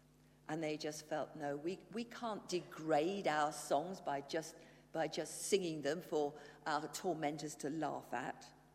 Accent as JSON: {"language": "English", "region": "England", "country": "United Kingdom", "said": "having got back here, I do begin to realize that I am English and I do appreciate English things"}